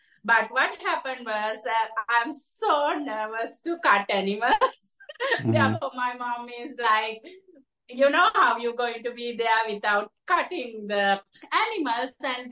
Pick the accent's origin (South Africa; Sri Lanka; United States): Sri Lanka; You know, I'm originally from Sri Lanka, and there are multiple things.